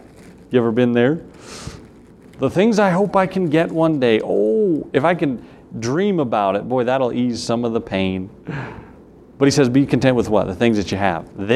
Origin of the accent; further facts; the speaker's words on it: the South, United States; accent: Southern; Well, no, we learned that in fourth grade, right? No, you think about here that we ought to have proper fear, simple trust in him, trusting him